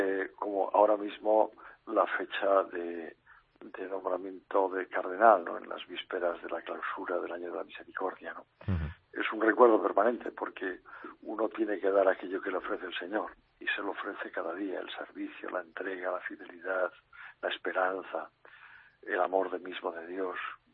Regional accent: Cantabria, Spain; now in Madrid, Spain; de mi tierra de Cantabria, de Orense, de Asturias, de Valencia, y por supuesto, pues una gran cantidad de Madrid, de mi actual archidiócesis

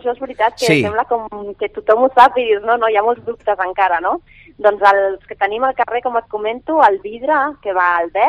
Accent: Catalonia, Spain; Sí, jo crec que com a catalana, i t'ho dic orgullosa

